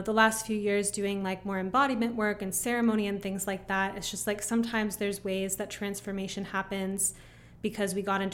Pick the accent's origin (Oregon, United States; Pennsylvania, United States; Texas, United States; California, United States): California, United States; growing up near Hollywood, like growing up near